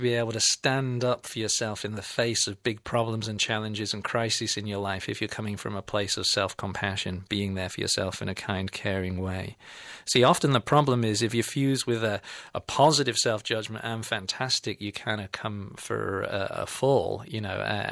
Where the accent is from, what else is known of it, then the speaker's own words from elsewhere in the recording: England, United Kingdom; now in Australia; I mean, I'm from England originally, but I've been in Australia half my life, and both cultures are very similar.